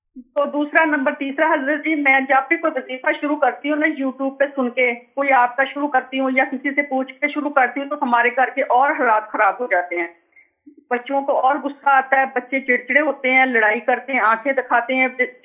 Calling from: United States; میں امریکہ سے بات کر رہی ہوں

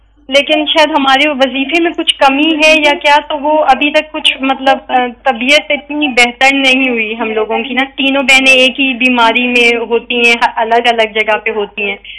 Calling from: Sharjah, United Arab Emirates; جی میں شارجہ سے بات کر رہی ہوں, شارجہ سے بات کر رہی ہوں.

